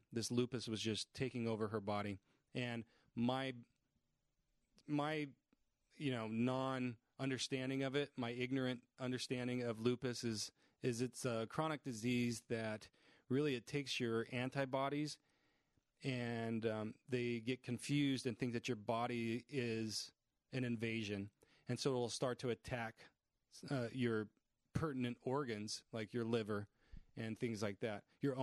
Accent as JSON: {"language": "English", "town": "Willcox", "region": "Arizona", "country": "United States", "tie": "born or raised there", "also_born_or_lived": "Basin City, United States", "said": "And then ultimately, he moved the family down to Wilcox, Arizona. And that's where I really grew up. I consider that's where I grew up."}